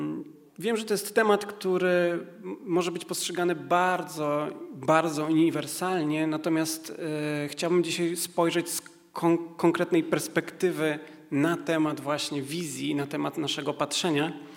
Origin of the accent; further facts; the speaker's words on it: Rybnik, Silesian Voivodeship, Poland; istotnie jesteśmy z Rybnika, chociaż teraz w zasadzie ciężko to określić, skąd jesteśmy, bo jesteśmy w takim okresie przejściowym.